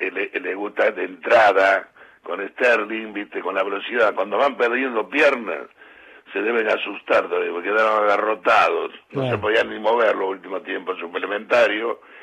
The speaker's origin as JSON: {"language": "Spanish", "country": "Argentina", "said": "siempre somos argentinos"}